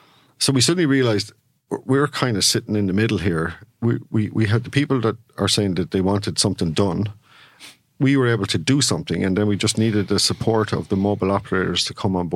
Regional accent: Carlow, Leinster, Ireland; I think, well, whatever Leash win, and I'm from Carlow, so I think I'd be certainly hoping for a while.

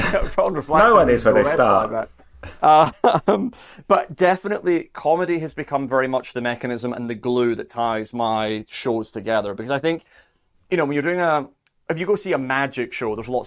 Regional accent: Scotland, United Kingdom; I grew up near Edinburgh. So I had the Edinburgh Festival on my doorstep my entire life, right?

